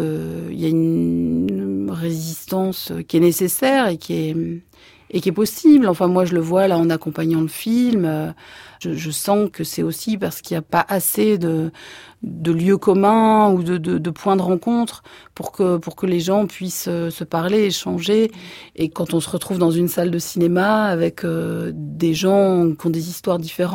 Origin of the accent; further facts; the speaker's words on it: France; born there; je suis française dans le sens où je suis née en France, de parents français, de grands-parents français, enfin je le dis dans le film aussi, je suis athée.